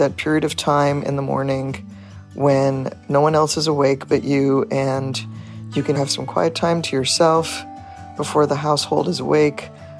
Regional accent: Lebanon; I'm originally from Lebanon

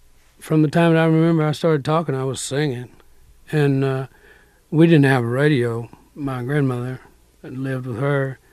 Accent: Corsicana, Texas, United States; born or raised there; also born or lived in Waco

